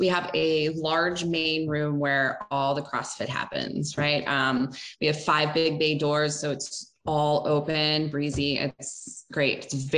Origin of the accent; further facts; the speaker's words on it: Baltimore, Maryland, United States; I'm from Baltimore, which is less cool.